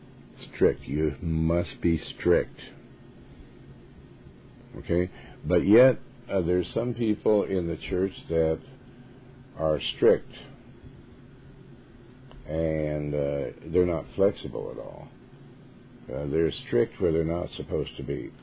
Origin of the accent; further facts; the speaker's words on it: Montana, United States; I was raised in Montana, and trout line, I guess that's where they fish for trout.